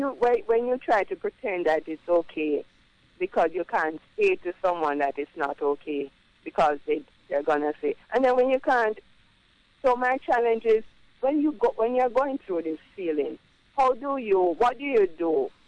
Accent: Jamaica; I'm a Jamaican

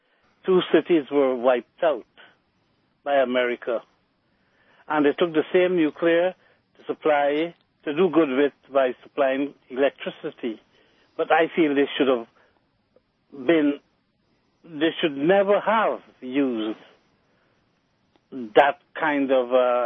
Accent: Brooklyn, New York, United States; from Brooklyn.

